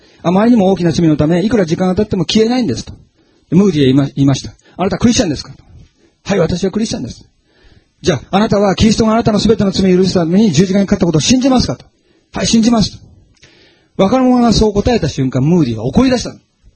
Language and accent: Japanese; Shizuoka, Japan; ちなみに私、静岡県民ですけども、静岡は大好きです。で、静岡の中でも、私は伊豆の生まれでね、伊豆地方の伊豆の人間です。